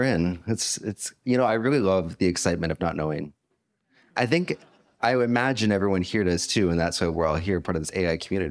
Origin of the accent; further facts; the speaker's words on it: British Columbia, Canada; So I just said in the Downriver dialect of Hunkaminam my name, and that I'm from Musqueam, Simk, and Nkamupalux.